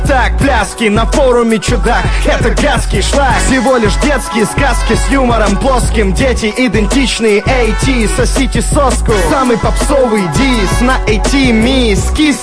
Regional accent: Almaty, Kazakhstan; Привет, Алмате, я из Алматы, кстати.

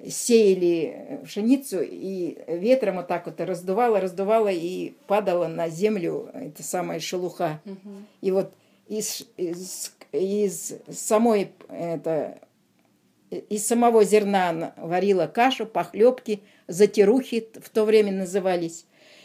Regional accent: Abakan, Khakassia, Russia; born there; Родилась. Город Абакан, Красноярский край. Это, в общем, называется Хакасия.

